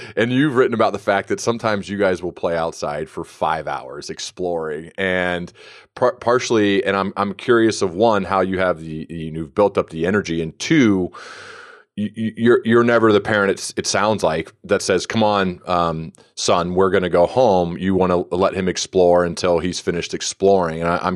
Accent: Midwest, United States; as someone who's born and raised in the United States and lived primarily the bulk of my life in the Midwest

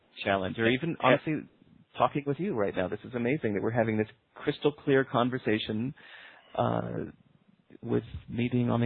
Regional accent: Chicago, Illinois, United States; also born or lived in New York / Portland; now in Singapore; the way that I grew up in Chicago, then moved to New York, and then Portland, Oregon.

